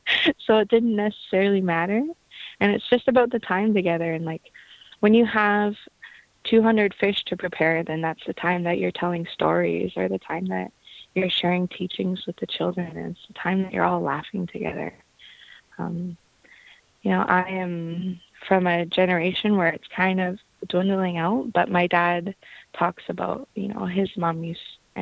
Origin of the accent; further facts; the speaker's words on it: British Columbia, Canada; I am from the Slaaman Nation, but I also have deep connections to Clahoos and Huamasku. Those are sister nations.